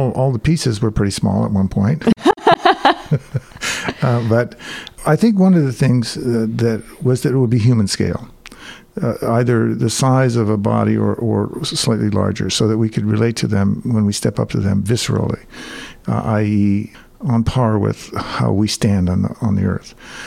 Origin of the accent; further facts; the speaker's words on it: Oregon, United States; And in my childhood, I grew up in Oregon. And we stacked firewood all the time.